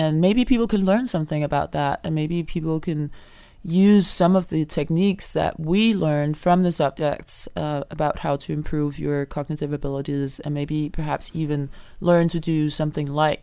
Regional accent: Denmark; English is a second language; I went back to my home country, Denmark, and I asked my mom in the kitchen, what's the color of the number 7?

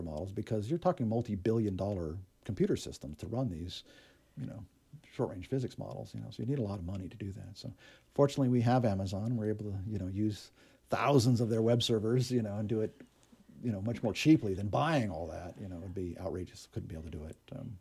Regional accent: Hawaii, United States; So as a kid growing up in Hawaii.

